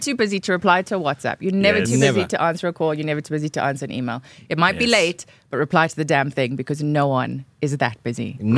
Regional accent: South Africa; It's a big part of it is us being South African as well.

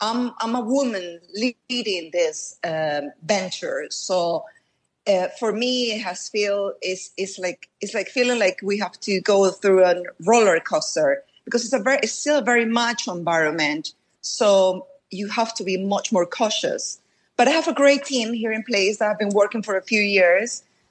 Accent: Manta, Manabí, Ecuador; English is a second language; Manta is my hometown, which is a port. So I would say it's the number fourth city in Ecuador.

